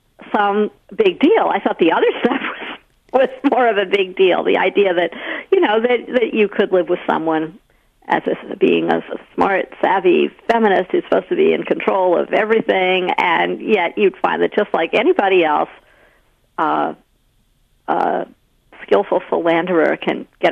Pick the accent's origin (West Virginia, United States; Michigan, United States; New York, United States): New York, United States; I grew up in New York